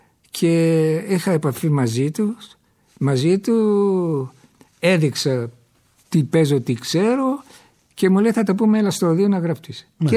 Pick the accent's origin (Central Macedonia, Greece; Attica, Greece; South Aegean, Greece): Central Macedonia, Greece; Langadas; Γιατί η καταγωγή μου είναι από το Λαγκαδά.